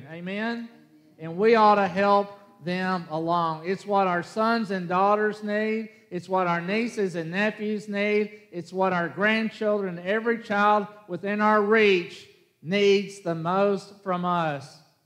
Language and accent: English; Jackson, Tennessee, United States; When I was a kid, I grew up in Jackson, Tennessee. Y'all know that.